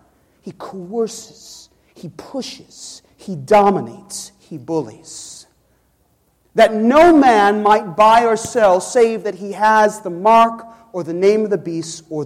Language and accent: English; Chicago, Illinois, United States; I'm from Chicago, where Joe Marcano is from, where we love the Cubs.